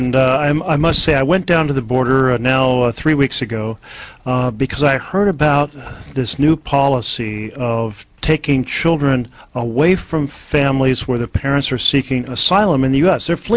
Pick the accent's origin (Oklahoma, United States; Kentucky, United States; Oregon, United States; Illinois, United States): Oregon, United States; Well, my home state of Oregon, you see the impact of the changing climate everywhere.